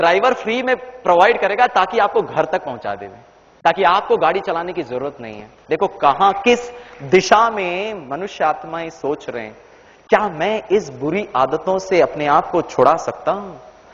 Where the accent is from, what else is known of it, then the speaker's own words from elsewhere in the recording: Mumbai, Maharashtra, India; वैसे तो मैं बॉम्बे से हूं